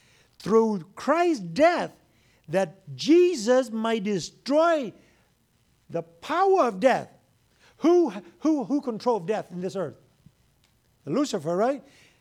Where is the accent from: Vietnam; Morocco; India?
Vietnam; English is a second language; now in United States; Sadly to say, I'm come from Vietnam. And some of you may be born here.